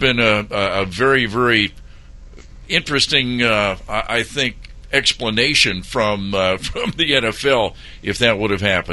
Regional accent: Ohio, United States; I grew up in South Central Ohio and rooting for the Bengals

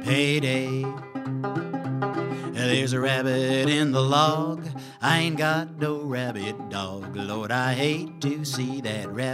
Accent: California, United States; I'm from the Bay Area, and we're very politically correct there

